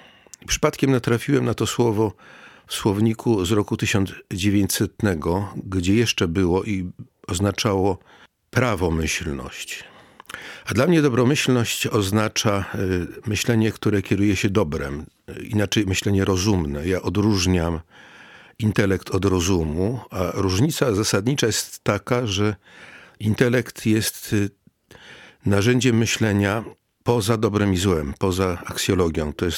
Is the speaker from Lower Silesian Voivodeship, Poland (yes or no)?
no; Kraków, Lesser Poland, Poland; born there; A urodziłem się na krakowskim Kazimierzu 10 lat po wojnie, przy Placu Nowym